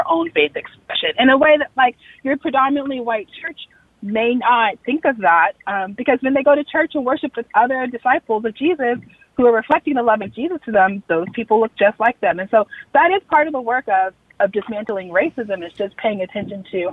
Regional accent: Texas City, Texas, United States; So I am from Texas. I'm a very proud Texan. And I originally am from a small town in Texas called Texas City, Texas. It's surrounded by refineries.

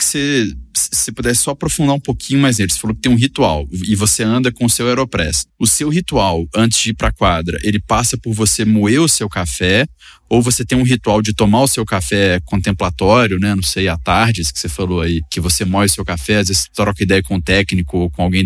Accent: Minas Gerais, Brazil; Eu sou mineiro

